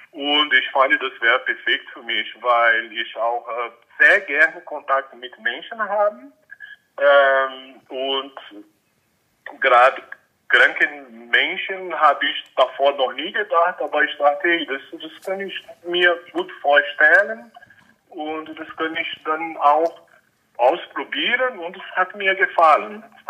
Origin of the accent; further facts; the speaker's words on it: Brazil; German is a second language; now in Germany; wie der Sebastian schon gesagt hat. Ich komme aus Brasilien. Ich ich lebe in Deutschland seit 91.